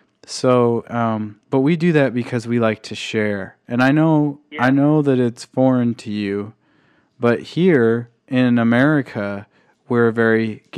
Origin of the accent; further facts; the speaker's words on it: Iowa, United States; See, I'm from Iowa, and in Iowa we grow a lot of corn.